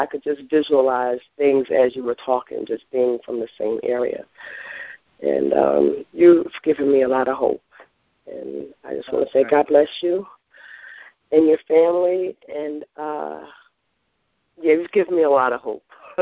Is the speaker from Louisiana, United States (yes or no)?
no; Pennsylvania, United States; And I grew up right on Wilton Street, the 200 block, right off the block.